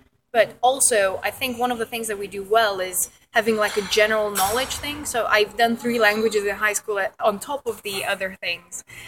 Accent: Romania; now in Sheffield, United Kingdom; I'm originally from Romania, but now I live in Sheffield

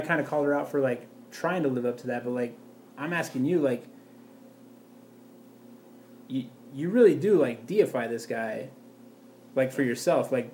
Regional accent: Glenwood, United States; born there; Like I was born in Glenwood.

